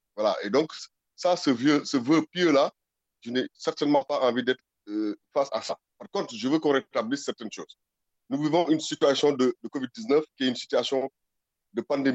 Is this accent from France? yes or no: no; Senegal; nous sommes des Sénégalais.